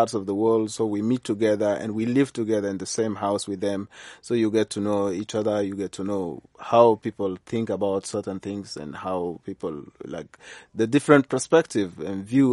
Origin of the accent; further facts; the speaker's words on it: South Sudan; Because we are coming from South Sudan, which is 45 to 50 degrees, so you are like in hell.